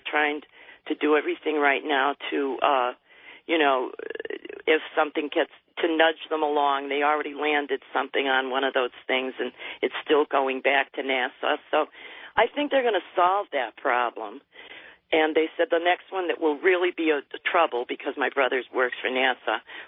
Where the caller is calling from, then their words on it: Manchester, Connecticut, United States; from Manchester, Connecticut.